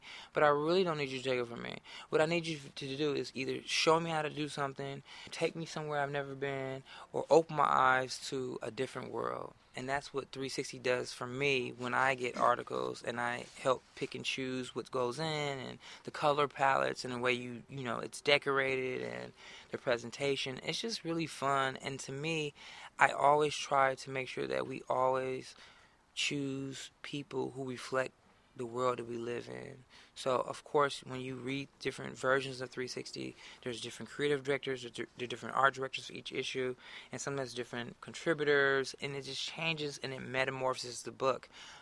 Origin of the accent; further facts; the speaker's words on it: Detroit, Michigan, United States; And I grew up in Detroit, and people always have made some kind of a note to me and ask me, like, what are you mixed with?